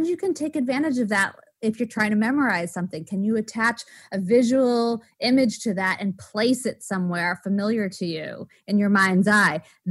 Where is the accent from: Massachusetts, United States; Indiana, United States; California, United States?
Massachusetts, United States; Waltham; born there; I was born in Waltham, Massachusetts. I went to Bates College. I went to Harvard